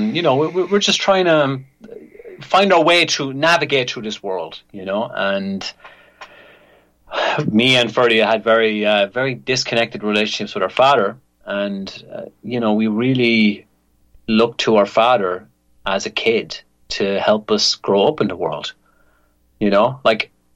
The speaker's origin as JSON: {"language": "English", "country": "Ireland", "said": "As an Irishman, you know"}